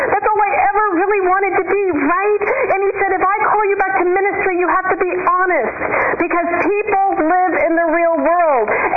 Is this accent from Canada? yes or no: no; California, United States; Well, I was from Southern California, then Central California. Now I lived in Northern California